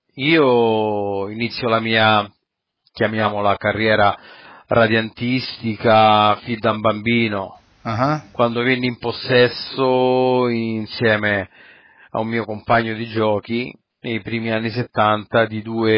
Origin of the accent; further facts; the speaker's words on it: Civitavecchia, Lazio, Italy; now in Tuscany, Italy; sono nato e vissuto a Civitavecchia.